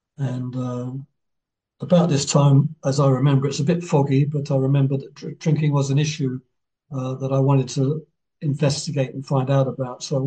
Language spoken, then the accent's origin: English; Hong Kong; moved away as an adult; also born or lived in Cyprus; He then got stationed in Hong Kong, where I spent most of my life till the age of 18.